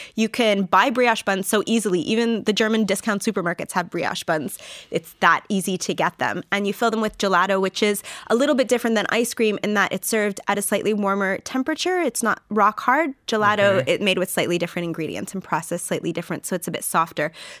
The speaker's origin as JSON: {"language": "English", "country": "Canada", "said": "I'm from Canada"}